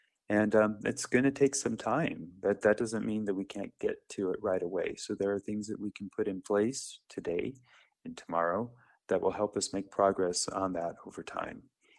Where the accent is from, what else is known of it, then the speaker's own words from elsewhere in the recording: Littleton, Colorado, United States; So I grew up in Littleton and I went to Grand Junction for the first time.